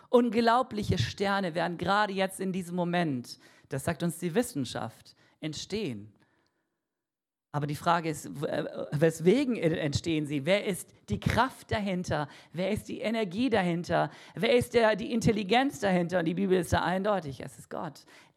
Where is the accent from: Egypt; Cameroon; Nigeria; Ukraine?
Cameroon; Ich bin in Kamerun groß geworden, da gibt es keine Straßen, die irgendwie dafür taugen würden.